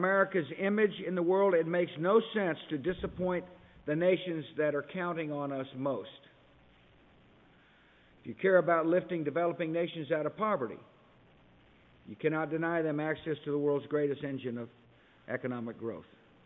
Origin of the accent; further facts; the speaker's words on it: Texas, United States; I grew up in Texas. I remember what the border was like.